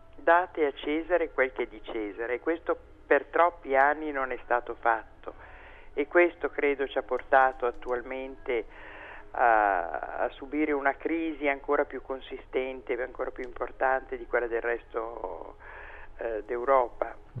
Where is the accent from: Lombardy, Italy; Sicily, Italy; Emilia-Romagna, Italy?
Lombardy, Italy; Milan; Io sono milanese, vivo a Milano, conosco l'Interland, la Brianza